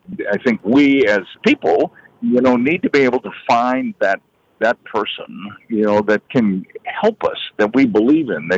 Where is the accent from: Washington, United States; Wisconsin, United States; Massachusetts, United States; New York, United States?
Wisconsin, United States; American Legion been a big part of my life, maybe a lot of people's lives, when I was growing up in Wisconsin.